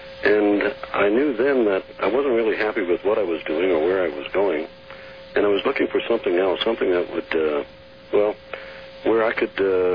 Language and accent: English; Minnesota, United States; moved away as an adult; also born or lived in Iowa / Nebraska; And I grew up in Minnesota. I lived in the St. Paul area. I later moved from Minnesota down to Iowa. Had lived in Nebraska for some time.